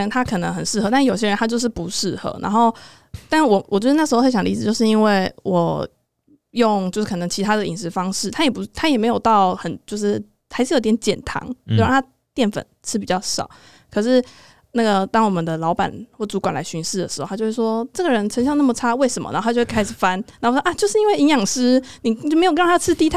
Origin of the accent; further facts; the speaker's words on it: Tainan, Taiwan; now in Taipei, Taiwan; 因为我家在台南，就我是台南人，然后我毕业之后就在台北